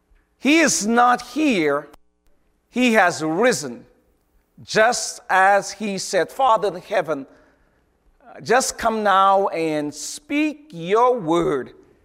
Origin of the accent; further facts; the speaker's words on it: Guyana; where I was born in Guyana